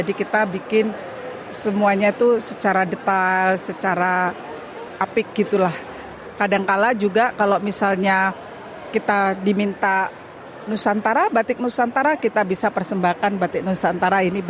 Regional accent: Melbourne, Victoria, Australia; saya dari Melbourne.

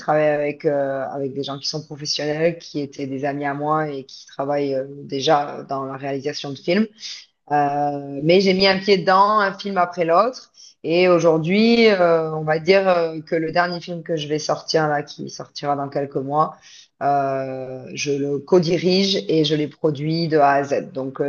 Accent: Nouvelle-Aquitaine, France; now in Byron Bay, Australia; je suis française, j'ai grandi au Pays Basque et je suis immigrée en Australie depuis 2011 et je vis aujourd'hui à Byron Bay.

